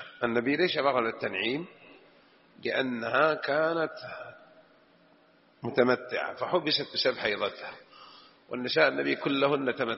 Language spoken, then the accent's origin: Arabic; Hejaz, Saudi Arabia; ها في أشياء عندنا في الحجاز تشبهها إلى الآن باقية